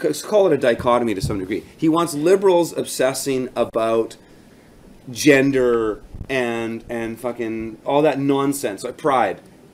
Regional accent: Canada; I'm a Canadian, but my people, as far as the United States go, are Southerners. I go down to Tennessee, Arkansas, those places, that's people

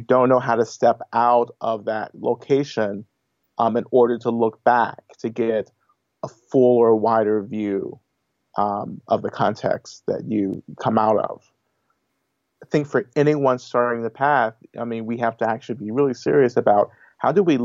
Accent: the South, United States; Physically, you know, I grew up in the South, and for me growing up in the South, growing up in the church

